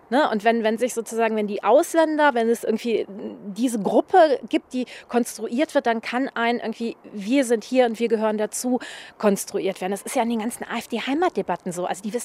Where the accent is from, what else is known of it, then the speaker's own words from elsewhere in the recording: Düsseldorf, North Rhine-Westphalia, Germany; ich hätte niemals sagen können, ah, ich komme aus Oberbilk. Inzwischen kann ich